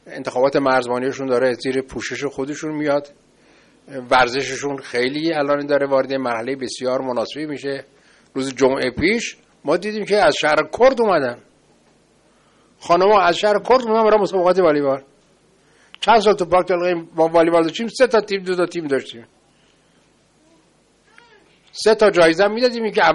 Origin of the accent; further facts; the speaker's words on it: Iran; چون من ایرانی هستم کسی قبول نداره